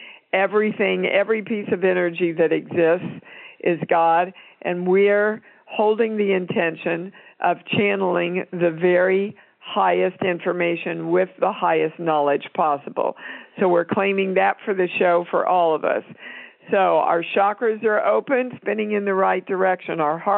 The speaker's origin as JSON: {"language": "English", "region": "Kansas", "country": "United States", "said": "So I'm from Kansas"}